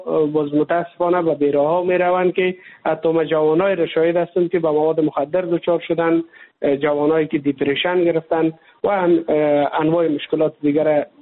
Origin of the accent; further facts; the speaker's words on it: Afghanistan; now in India; ما کسایی که از افغانستان هستیم